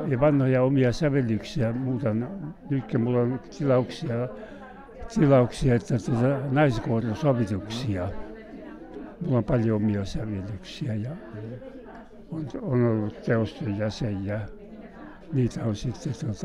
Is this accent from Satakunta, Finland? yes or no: no; Kuusamo, North Ostrobothnia, Finland; born there; minä olen Kuusamosta syntynyt sieltä Rehan pinnassa ja pommituksissa meni kuulo sinne poikasena.